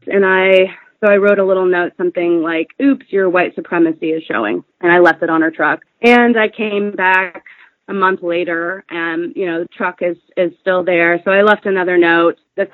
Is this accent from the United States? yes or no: yes; Missouri, United States; So, you know, I grew up in the Midwest. I've spent most of my life in Missouri, went to grad school in Iowa